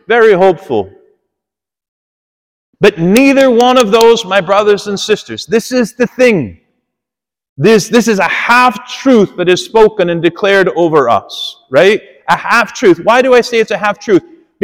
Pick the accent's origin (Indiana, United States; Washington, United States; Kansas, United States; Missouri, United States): Kansas, United States; Growing up in Wyandotte County, everybody knows you.